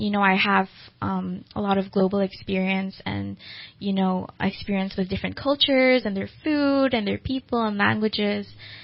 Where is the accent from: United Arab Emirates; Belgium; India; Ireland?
United Arab Emirates; Dubai; English is a second language; now in California, United States; So I actually was born and raised outside of the U.S. I was born and raised in Dubai, United Arab Emirates.